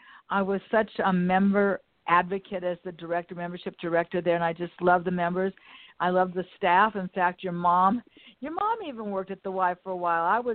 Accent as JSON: {"language": "English", "town": "Westchester", "region": "New York", "country": "United States", "tie": "born or raised there", "said": "I grew up right here in Westchester."}